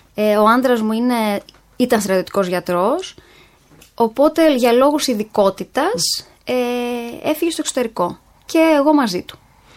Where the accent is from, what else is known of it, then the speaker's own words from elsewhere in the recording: Neochori, Central Macedonia, Greece; also born or lived in Thessaloniki; Γεννήθηκα Θεσσαλονίκη, έζησα και μεγάλωσα στο Νεοχώρι Χαλκιδικής. Τελείωσα λύκειο στο Λύκειο της Αρναίας Χαλκιδικής, στο Ενιαίο